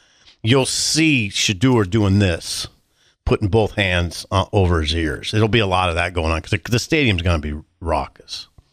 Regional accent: Columbus, Ohio, United States; Because we're both from Columbus.

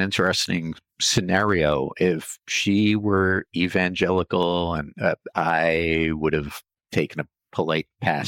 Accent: Rhode Island, United States; moved away as an adult; now in Oregon, United States; I'm a transplant from New England. I spent my first 28 years in the great state of Rhode Island and moved out to Oregon, and I've been here for 35 years

